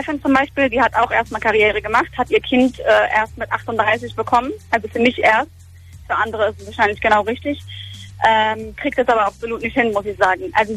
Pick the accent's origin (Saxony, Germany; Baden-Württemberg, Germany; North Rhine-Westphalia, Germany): Baden-Württemberg, Germany; Karlsruhe; Aus Karlsruhe.